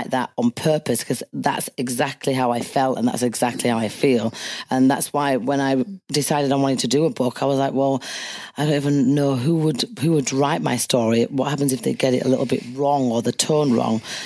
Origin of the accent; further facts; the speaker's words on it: Leeds, Yorkshire and the Humber, United Kingdom; And I went to a refuge the other day in my hometown Leeds, and these 12 women had exactly the same story as mine.